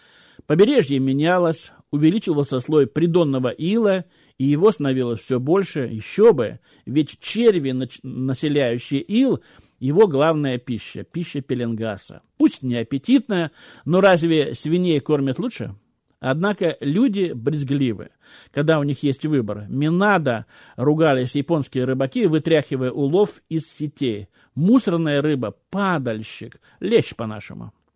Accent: Kemerovo, Kemerovo Oblast, Russia; в Кемеровской области, я сам из Кемерово

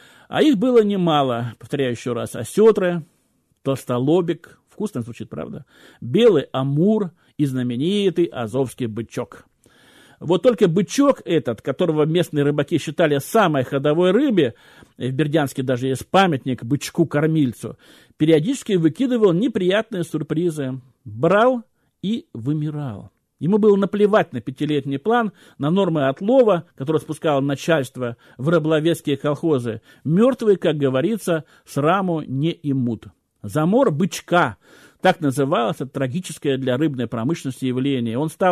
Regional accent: Kemerovo, Kemerovo Oblast, Russia; в Кемеровской области, я сам из Кемерово

